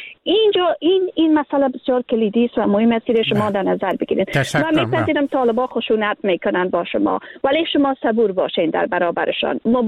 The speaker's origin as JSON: {"language": "Persian", "country": "Afghanistan", "said": "به عنوان یک افغان"}